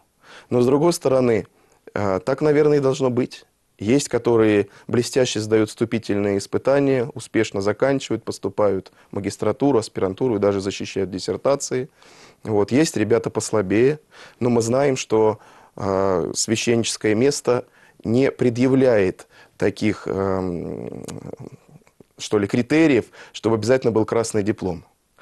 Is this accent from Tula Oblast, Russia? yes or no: yes; Tula Oblast, Russia; где я вырос в Тульской области